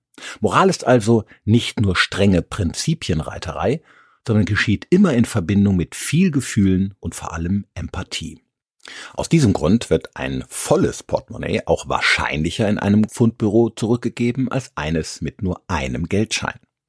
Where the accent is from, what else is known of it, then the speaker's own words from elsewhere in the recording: Rhineland, Germany; Oder wie man bei uns im Rheinland sagen würde, Pommes Schranke.